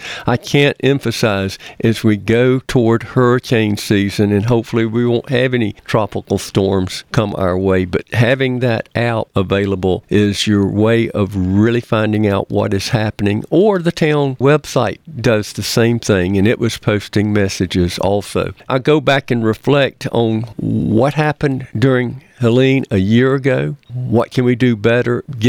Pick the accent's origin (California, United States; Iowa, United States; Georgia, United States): Georgia, United States; which I coming from growing up in South Georgia, a fish fry with cheese grits and coleslaw